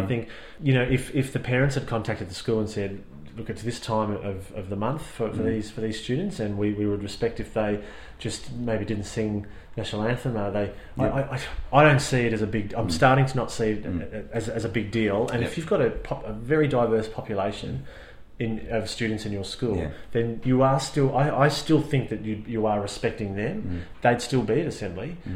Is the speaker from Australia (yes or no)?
yes; Australia; it must be in there somewhere because I'm Australian